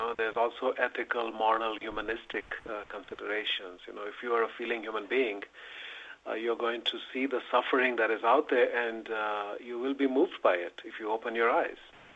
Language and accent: English; India; I'm originally from India, and one of the sort of darkest things about India is the caste system.